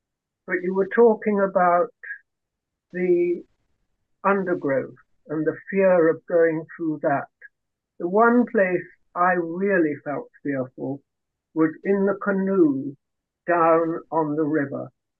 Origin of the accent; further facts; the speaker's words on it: India; now in United States; Yes, I was born in India, up just in the foothills of the Himalayas.